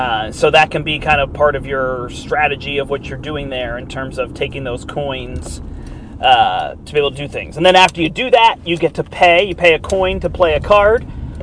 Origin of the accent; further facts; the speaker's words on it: United States; No, it's not my native country. It's my heritage. I am from America. But we are Swedish.